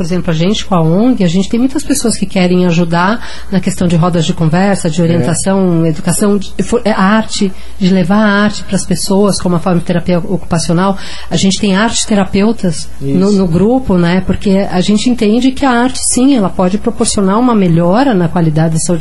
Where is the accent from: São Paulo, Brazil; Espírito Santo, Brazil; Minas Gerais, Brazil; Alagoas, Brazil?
São Paulo, Brazil; Então, é porque ele vem do Rio, eu venho de São Paulo, então eu concordo.